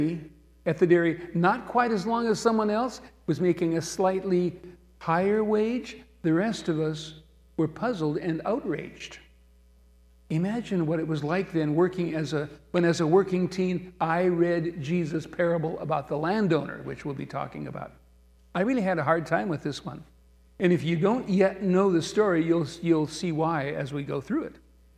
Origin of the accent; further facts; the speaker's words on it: Redfield, South Dakota, United States; When I was 15 years old, in my sophomore year at the local high school in my hometown of Redfield, South Dakota, I got a part-time job after school at Sunshine Dairies, the milk bottling plant in town.